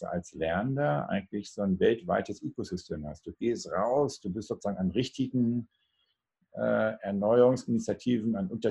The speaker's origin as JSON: {"language": "German", "region": "Schleswig-Holstein", "country": "Germany", "tie": "born there", "said": "Ich bin nämlich geboren auf dem Bauernhof, nicht so weit weg von Hamburg, ein bisschen 40 Kilometer nördlich von Hamburg."}